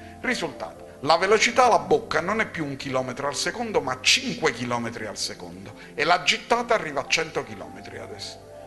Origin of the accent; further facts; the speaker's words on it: Naples, Campania, Italy; tenete conto che io sono napoletano